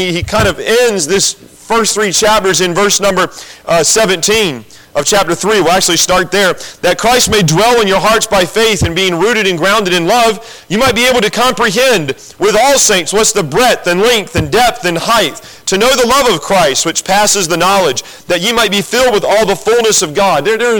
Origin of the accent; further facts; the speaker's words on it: North Carolina, United States; I grew up in North Carolina, so I'm loyal to the Panthers, and I'm loyal to the Braves.